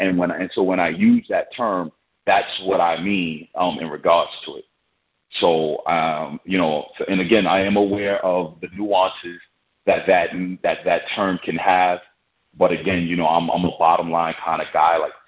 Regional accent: Brooklyn, New York, United States; I come from that environment. I come from Brooklyn. I come from an environment where there's hopelessness, there's despair.

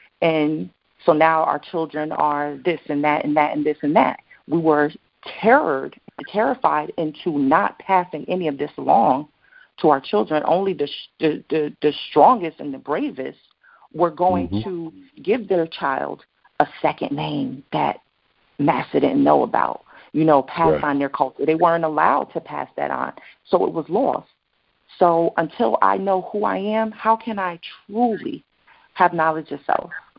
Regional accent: United States; I know who I am as a Black woman growing up in America. I know who I am as a Black woman growing up in Northern America

